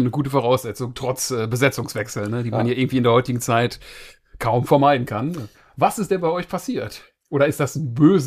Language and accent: German; Essen, North Rhine-Westphalia, Germany; ich komme ja aus Essen.